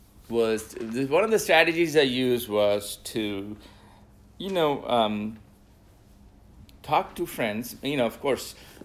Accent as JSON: {"language": "English", "town": "New Delhi", "region": "Delhi", "country": "India", "tie": "born or raised there", "moved": "yes", "lives_now": "United States", "said": "I am from New Delhi, India, where I was born, and I came to US in 1991. I landed in Atlanta, Georgia, where we had some family friends."}